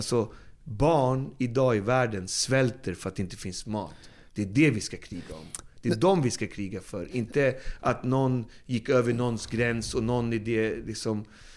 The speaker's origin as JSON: {"language": "Swedish", "country": "Sweden", "said": "Som svensk känner jag att jag är en upplyst människa."}